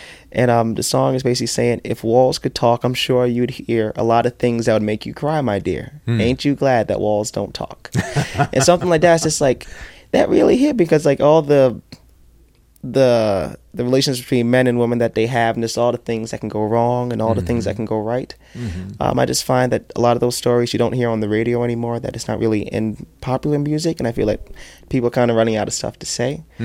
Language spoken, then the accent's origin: English; New York City, New York, United States; because I'm not from Oklahoma, I'm from New York City.